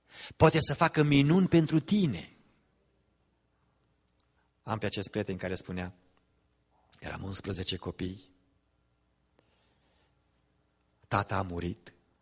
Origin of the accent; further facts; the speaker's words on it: Romania; noi ca români, ce sunteți cel puțin de generația mea, noi am mai trecut prin crize. Era pe vremea comunismului în România.